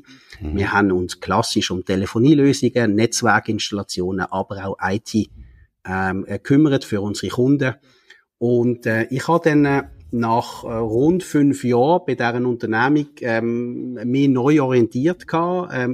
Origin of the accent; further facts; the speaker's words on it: Basel, Switzerland; Ich komme aus der Region Basel, genauer gesagt, wo ich mit meiner Familie in meinen Banken. Ich bin 43 Jahre alt, ich bin verheiratet